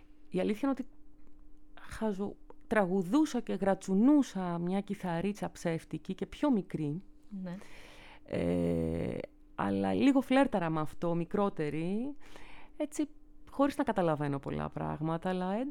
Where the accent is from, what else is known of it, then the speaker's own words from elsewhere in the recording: Larissa, Thessaly, Greece; τραγουδούσα σε χοροδία στη Λάρισα, σολιστικά κάποια πράγματα στην πόλη μου